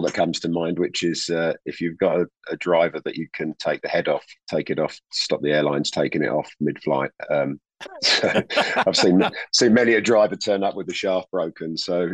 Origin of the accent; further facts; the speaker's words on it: England, United Kingdom; now in United States; it's kind of funny being an English guy and saying it, but you know, I'm really proud to be doing it in the US.